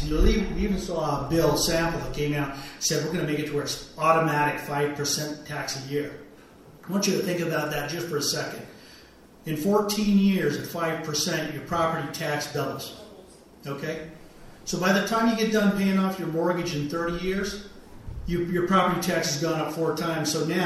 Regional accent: Wyoming, United States; I'm from Natrona County, House District 35.

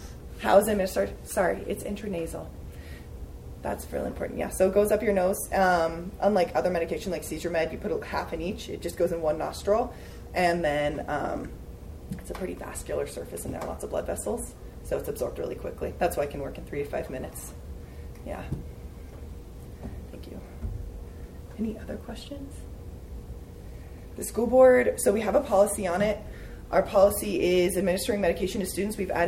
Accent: Colorado, United States; I'm from Colorado, and like EpiPens, for example, it was pretty controversial getting stock EpiPens in the schools

